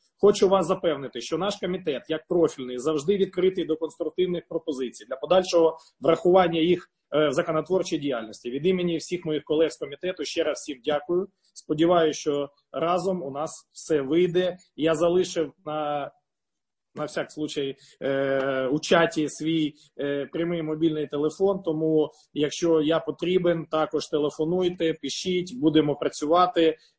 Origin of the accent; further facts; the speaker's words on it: Luhansk Oblast, Ukraine; Ще хвилинка записувалася також з моєї рідної Луганщини.